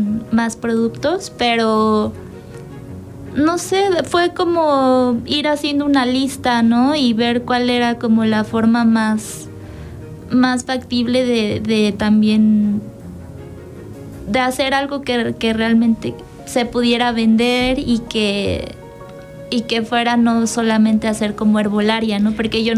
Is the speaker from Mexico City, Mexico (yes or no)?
yes; Mexico City, Mexico; born there; now in Cuernavaca, Mexico; Pues desde, o sea, ya vivíamos aquí en Cuernavaca, uh-huh. Pero nací en Ciudad de México, los 31 años que tengo.